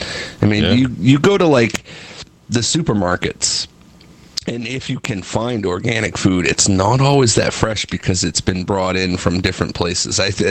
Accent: Augusta, Maine, United States; we had in my hometown in Augusta

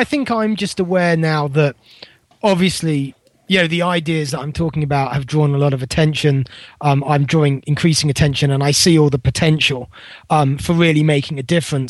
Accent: United Kingdom; I mean, I'm a Brit, I'm looking from the outside, so I have a certain angle.

